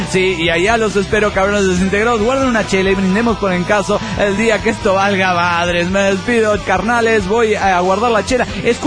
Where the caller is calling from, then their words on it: Valle de Chalco, State of Mexico, Mexico; del Valle de Chalco.